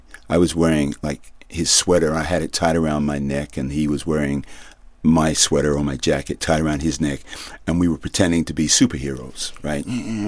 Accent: England, United Kingdom; born there; So I was born in England, and my mom was a nurse, and I'm Jamaican.

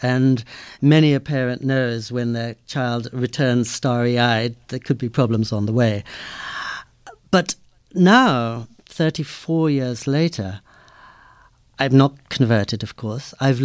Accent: England, United Kingdom; I grew up in Anglican schools. So for 15 years in England, I had chapel every morning, chapel every evening.

